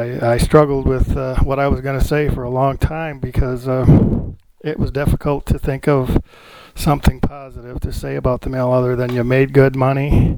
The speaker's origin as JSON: {"language": "English", "town": "Saginaw", "region": "Michigan", "country": "United States", "tie": "born there", "lives_now": "Westwood, United States", "said": "I was born in Saginaw, Michigan in 1952. I live in Westwood right now."}